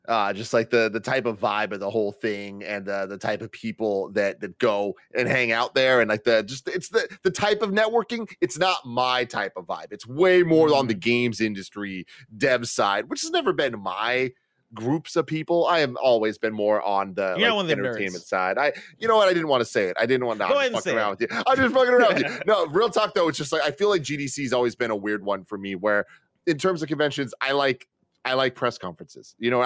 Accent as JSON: {"language": "English", "town": "San Francisco", "region": "California", "country": "United States", "said": "And because I'm from San Francisco, it didn't have that same party vibe of like, we're on vacation, let's go hang out with everyone."}